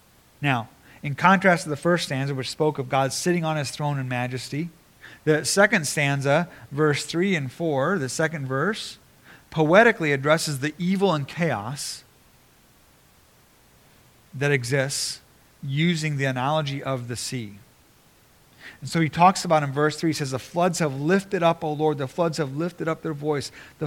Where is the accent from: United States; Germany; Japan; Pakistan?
Japan; So I grew up in Japan, and we had lots of earthquakes in Japan.